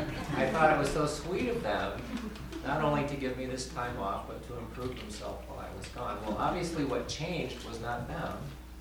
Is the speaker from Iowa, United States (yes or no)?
no; Colorado, United States; I'm from Colorado, and in my other life, when I'm not at Holden